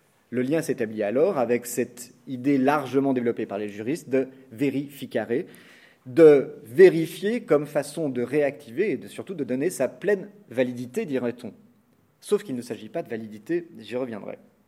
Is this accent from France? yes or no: yes; France; en tant que Français, on est attaché à une forme très rigide